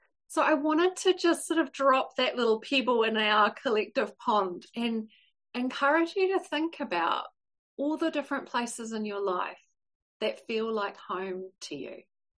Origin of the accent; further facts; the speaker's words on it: New Zealand; now in United Kingdom; planning this sabbatical, we're calling it a sabbatical, to New Zealand for a couple of years, back to my home country because I live in the UK at the moment.